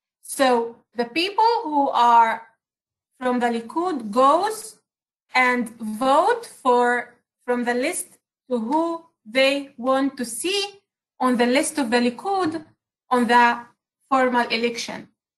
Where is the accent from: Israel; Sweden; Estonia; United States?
Israel; They give me more motivation to be strong enough in order to speak the truth about my country, Israel.